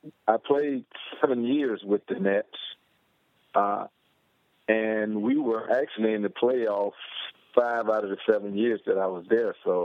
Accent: Winter Haven, Florida, United States; I grew up in Winter Haven, Florida, and baseball was the king here because the Boston Red Sox used to spring train here.

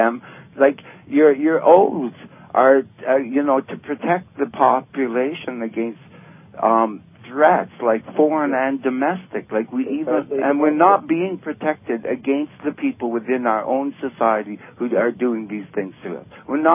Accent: Canada; I've never felt as disgusted as of being a Canadian

